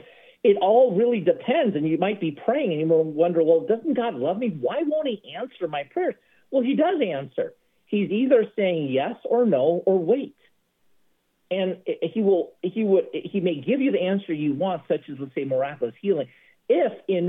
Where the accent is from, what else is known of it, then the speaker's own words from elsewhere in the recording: San Francisco, California, United States; I grew up in San Francisco.